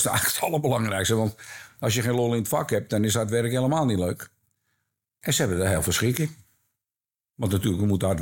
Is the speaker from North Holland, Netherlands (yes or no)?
yes; Amsterdam, North Holland, Netherlands; En Ik ben echt Amsterdammer, zeggen ze.